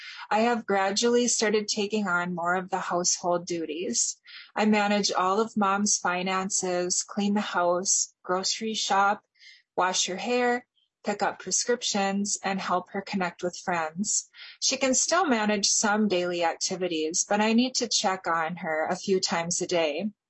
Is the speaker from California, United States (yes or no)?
no; Minneapolis, Minnesota, United States; I'm from Minneapolis